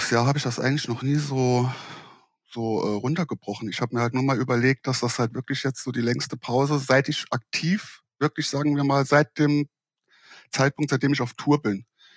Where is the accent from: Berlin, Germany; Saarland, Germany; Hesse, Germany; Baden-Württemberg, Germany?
Saarland, Germany; Ja, ich komme aus der Nähe von Saarbrücken, aus dem Vorort von Saarbrücken, aus dem wunderschönen Saarland.